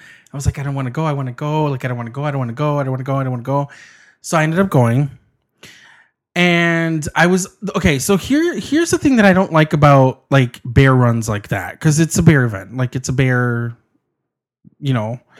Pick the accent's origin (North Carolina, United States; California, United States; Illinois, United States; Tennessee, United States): Illinois, United States; Chicago; and we're from Chicago. Chicago.